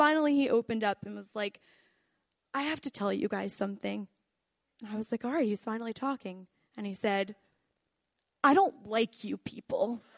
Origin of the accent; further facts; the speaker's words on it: Baltimore, Maryland, United States; oh, yeah, I'm from Baltimore, you know, doing a reading in Philadelphia.